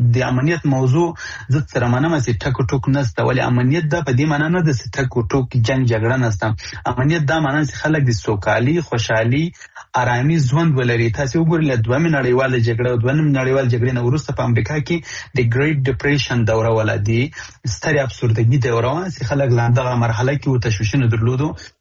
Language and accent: Pashto; Afghanistan; نو زه د افغانستان د یو بچی په صفت باندې، د دې وطن د یو زوی په صفت باندې